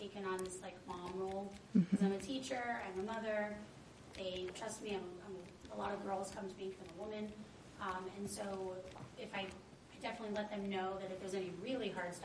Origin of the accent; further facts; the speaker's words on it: Sioux Falls, South Dakota, United States; I grew up in Sioux Falls. nothing like this when I was a kid.